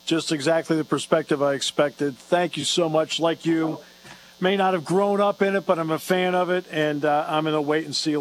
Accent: New England, United States; but it was a big deal because I grew up in New England.

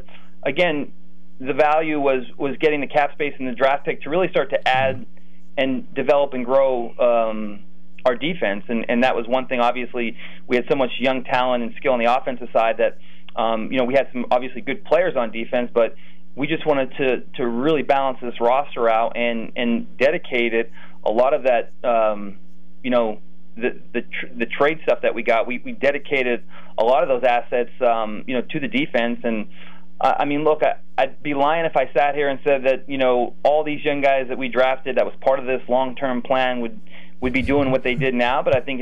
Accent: Mount Carmel, Pennsylvania, United States; especially coming from a place like Mount Carmel, growing up in Pennsylvania, football is so important.

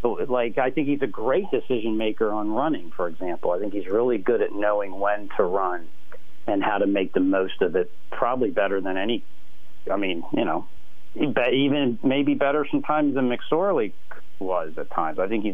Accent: United States; Well, because I'm from York County again

